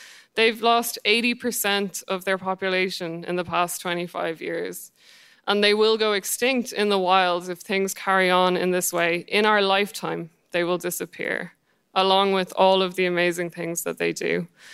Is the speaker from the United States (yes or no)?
no; Ireland; And I'm Irish, right? I know. But I'm not even religious.